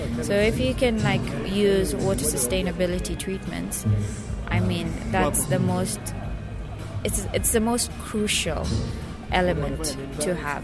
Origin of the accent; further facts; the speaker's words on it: Mombasa, Mombasa County, Kenya; Oh, my background is quite complex, but I'm Kenyan, born and brought up in Mombasa. I'm quite mixed, so I do have French, Portuguese, and Indian blood.